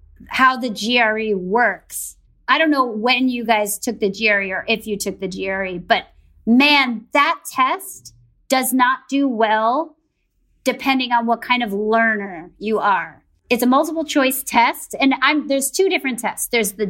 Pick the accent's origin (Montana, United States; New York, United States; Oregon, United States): New York, United States; And as I grew up in the New York area, I also was somebody that kind of struggled in various aspects of school